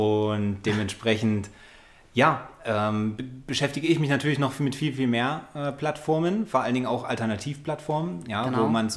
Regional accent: Munich, Bavaria, Germany; Ich komme aus München

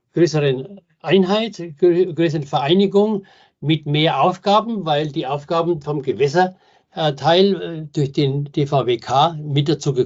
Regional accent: Bavaria, Germany; Jetzt komme ich zwar aus Bayern

